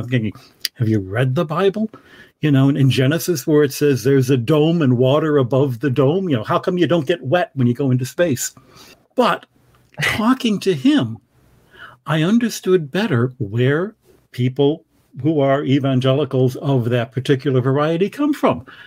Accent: Detroit, Michigan, United States; I'm originally from Detroit and been around lots of places

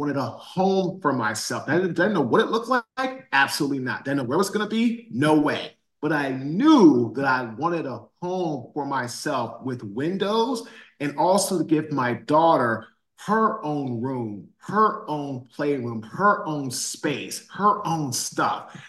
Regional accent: Washington, District of Columbia, United States; now in Fuquay-Varina, United States; I'm from Washington, D.C. I live in a little bitty town called Fuquay, Barina, North Carolina.

